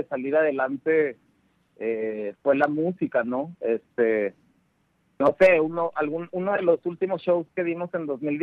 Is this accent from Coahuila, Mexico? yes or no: yes; Torreón, Coahuila, Mexico; cuando recién llegué acá a la comarca de regreso, porque yo soy de aquí de Torreón.